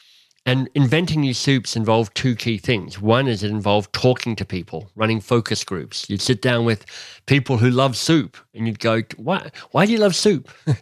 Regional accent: Australia; born there; But the first thing to know about me is I was born in Australia, but I was born to a British father.

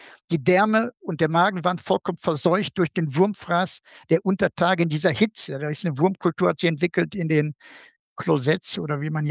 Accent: Gelsenkirchen, North Rhine-Westphalia, Germany; Meine Heimatstadt Gelsenkirchen hatte 1870 knapp 1.000 Einwohner und 1914 30.000 Einwohner.

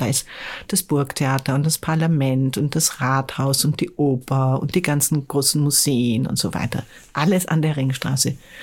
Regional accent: Vienna, Austria; aber ich komme aus Wien und ich liebe Wien.

